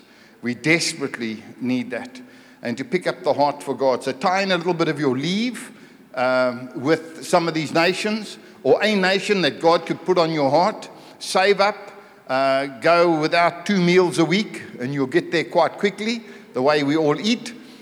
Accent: South Africa; accent: South African; who, about by the last session, understood my South African accent.

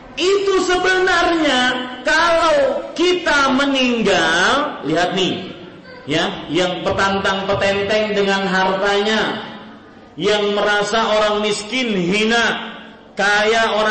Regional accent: Banjarmasin, South Kalimantan, Indonesia; saya pernah melihat di kota saya di Banjarmasin

